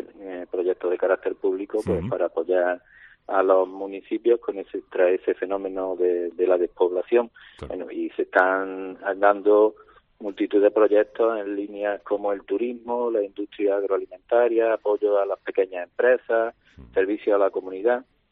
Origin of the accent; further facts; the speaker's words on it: Adamuz, Andalusia, Spain; Se le llama coña porque el salmorejo en mi pueblo, en Adamú, es un plato caliente que se sirve